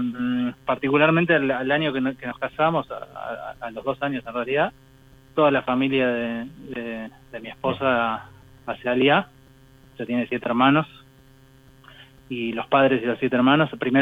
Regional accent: Montevideo, Uruguay; moved away as an adult; now in Argentina; yo nací en Uruguay, Montevideo, en 1982, 10 de marzo, y bueno, crecí ahí prácticamente hasta toda mi niñez, mi juventud, hasta los 27 años, que me mudé a Argentina. Siempre me educaron con una educación muy muy judía y muy sionista

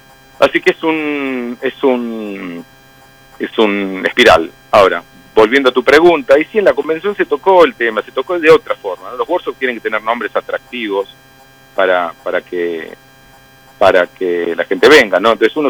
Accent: Argentina; now in United States; para mí como argentino, judío, y ahora argentino, judío y americano viviendo en este país.

